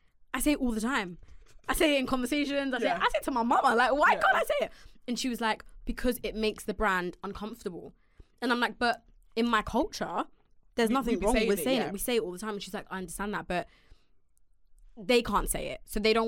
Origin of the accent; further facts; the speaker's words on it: Jamaica; someone said to me the other day, being Jamaican can't be your personality trait. I'm like, yeah, it can.